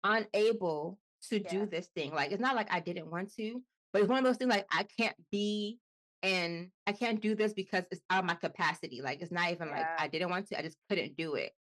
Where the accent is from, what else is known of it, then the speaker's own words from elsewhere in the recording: Nigeria; especially being Nigerian and being in such a small knit culture, community, people can label you good girl, bad girl.